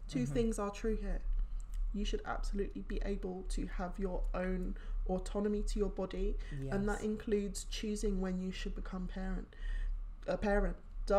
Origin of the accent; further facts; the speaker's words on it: United Kingdom; being someone who straddles two worlds anyway, being British and Afro-Caribbean